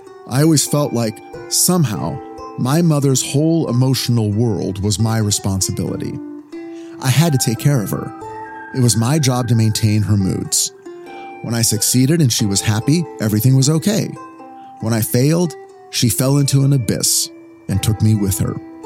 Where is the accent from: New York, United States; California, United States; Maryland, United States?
California, United States; Los Angeles; I grew up in Los Angeles and had never been near the actual production of any of his shows.